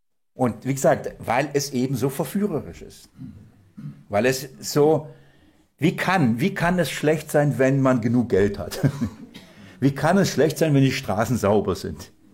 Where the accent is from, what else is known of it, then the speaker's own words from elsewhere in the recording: Russia; now in Germany; Wir kommen aus Russland nach Deutschland, damals.